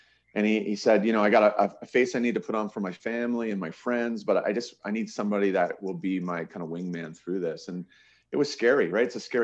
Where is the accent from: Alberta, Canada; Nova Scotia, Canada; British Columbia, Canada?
Alberta, Canada; Calgary; And I'm from Calgary, Alberta, and in Canada, and only 1 in 4 people were born and raised here.